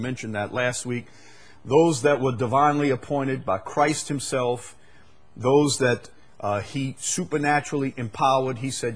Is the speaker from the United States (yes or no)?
yes; Chalmette, Louisiana, United States; I'm a simple person. I'm from Chalmette. I mean, how complicated can that be?